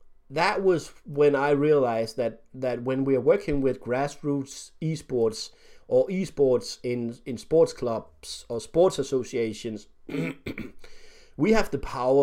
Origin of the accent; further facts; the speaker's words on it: Denmark; I'm from Denmark, so this is where my story takes place.